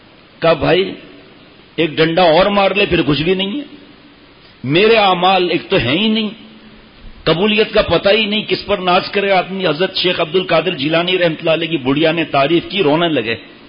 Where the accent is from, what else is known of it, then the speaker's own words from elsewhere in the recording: Diplo, Sindh, Pakistan; ہم گئے ریگستان کے اندر اندر اندر ڈپلو ایک جگہ ہے, میرا گاؤں ہے اس لیے بتا رہا ہوں, وہاں بیانات کے سلسلے میں گئے.